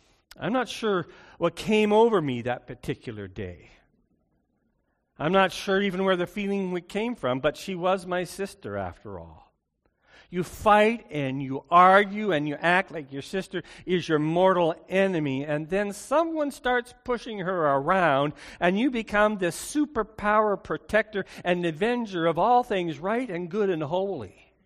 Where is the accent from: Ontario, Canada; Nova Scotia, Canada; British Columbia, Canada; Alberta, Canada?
Alberta, Canada; Edmonton; So let's start. I was raised in Edmonton.